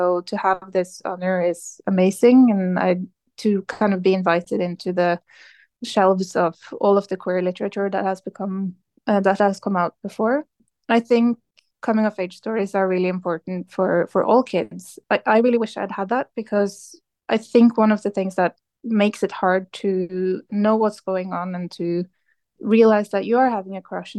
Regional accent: Norway; my home country, in Norway

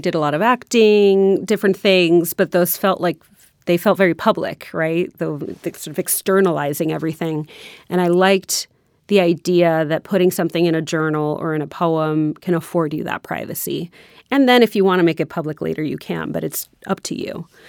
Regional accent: San Juan, Puerto Rico; moved away as an adult; now in San Diego, United States; I grew up in San Juan, Puerto Rico, in an area called Miramar. Miramar represent, always. And I came to the U.S. During undergrad.

